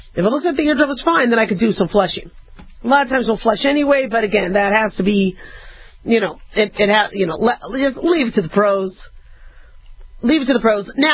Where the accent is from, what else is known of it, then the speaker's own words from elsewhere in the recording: Arizona, United States; I grew up in Arizona, and people would have cockroaches coming to their ears all the time.